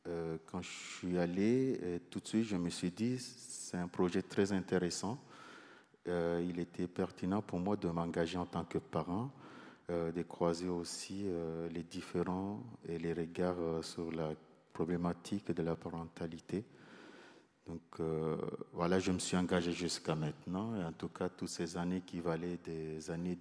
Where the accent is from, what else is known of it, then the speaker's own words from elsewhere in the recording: Comoros; French is a second language; Moi, je suis comorien